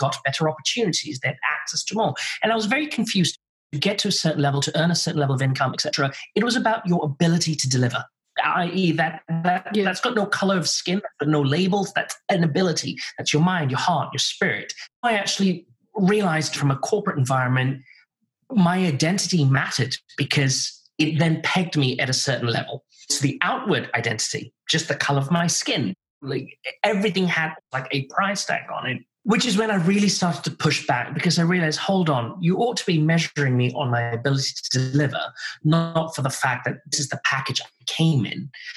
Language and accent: English; Malaysia; also born or lived in United Kingdom; now in United States; I actually come from Malaysia. I was originally born and brought up in Malaysia. And I then moved to the UK for about 20-something years and then have been in the US now for about 5 or 6 years.